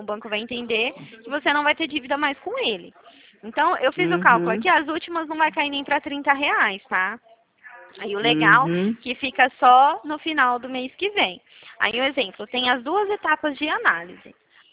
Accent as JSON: {"language": "Portuguese", "town": "Dracena", "region": "São Paulo", "country": "Brazil", "said": "eu sou aqui de Dracena."}